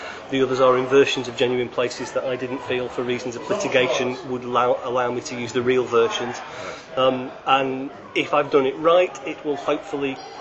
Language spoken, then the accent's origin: English; Manchester, North West England, United Kingdom; born there; now in Lancaster, United Kingdom; No, I'm Mancunian by birth.